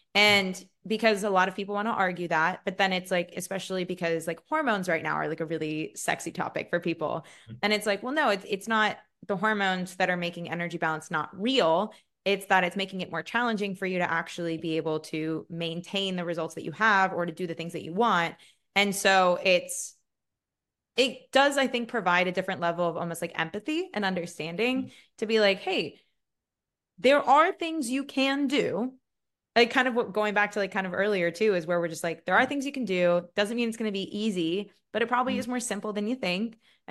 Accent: United States; I'm so American, I want to make sure everyone's happy

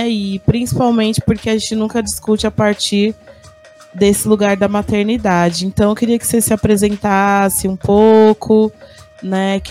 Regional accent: São Paulo, Brazil; Eu sou aqui da Sul também, atuo por aqui.

